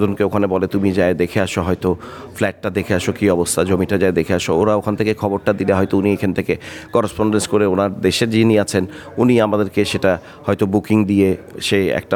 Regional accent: Bangladesh; আমরা যেহেতু বাংলাদেশ থেকে এসেছি, আপনাদের সুদূর অস্ট্রেলিয়ায় এসেছি

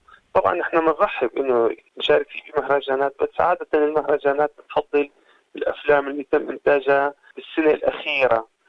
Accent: Syria; moved away; الفئة الغالبة من السوريين الطبقة الوسطى اللي طلعنا من سوريا. كنا قريبين منها يعني بالجغرافيا إلى حد ما، أنا كنت موجود بالأردن

